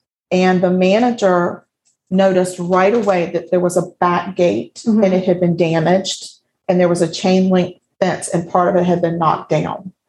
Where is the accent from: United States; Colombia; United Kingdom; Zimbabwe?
United Kingdom; Scotland; The wee hours of the morning, because I'm Scottish.